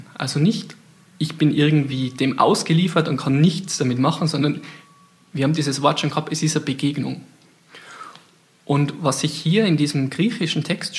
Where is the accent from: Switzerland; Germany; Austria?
Austria; ich bin Österreicher, ich bin ein Mann.